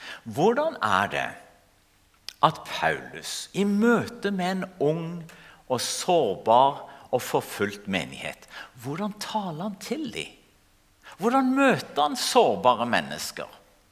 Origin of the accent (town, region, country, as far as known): Ethiopia; born or raised there; also born or lived in Kenya